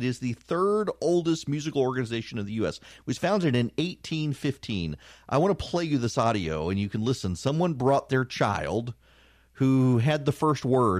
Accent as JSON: {"language": "English", "region": "Dubai", "country": "United Arab Emirates", "tie": "born or raised there", "said": "I grew up in Dubai."}